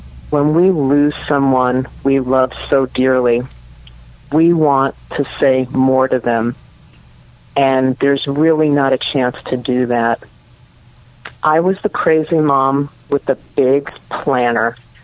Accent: Fort Lee, New Jersey, United States; now in Huntington Beach, United States; I'm originally from Fort Lee, New Jersey, and went to school there and then college in Florida. Met my husband and ended up in beautiful Huntington Beach, California.

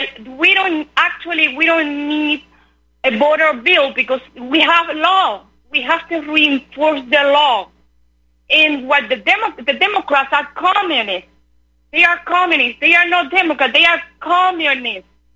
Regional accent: Cuba; now in United States; I came from Cuba in 1999 legally, and I brought my family legally.

